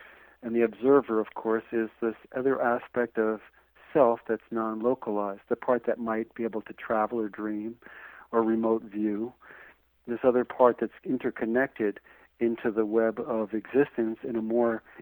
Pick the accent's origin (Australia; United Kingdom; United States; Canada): Canada; I'm a radio host, I'm a male, I'm a Canadian